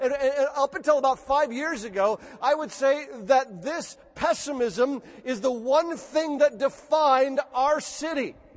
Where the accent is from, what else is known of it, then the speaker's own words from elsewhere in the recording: Lansing, Michigan, United States; also born or lived in Detroit; I grew up in Michigan. I was born in Detroit. And on the day after Christmas, I remember this as just a four-year-old packing my things.